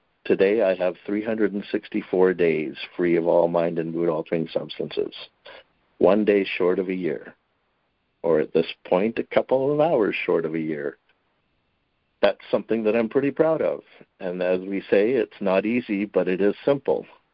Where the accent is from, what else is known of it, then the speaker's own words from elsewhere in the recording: North Vancouver, British Columbia, Canada; Hi, friends. … from North Vancouver, BC, and I'm a marijuana addict who's in recovery